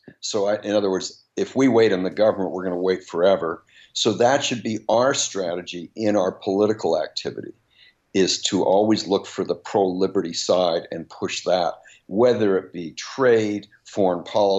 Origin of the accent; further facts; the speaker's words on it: Canada; I grew up in Canada